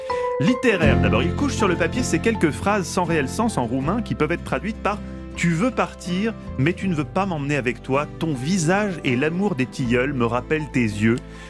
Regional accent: France; Chez nous, en France, cette année-là

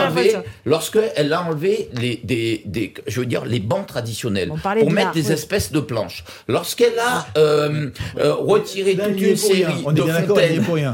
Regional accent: Guadeloupe; now in Paris, France; Je suis guadeloupéen, j'aime ma petite île. Je suis arrivé à Paris, j'ai rêvé devant Paris.

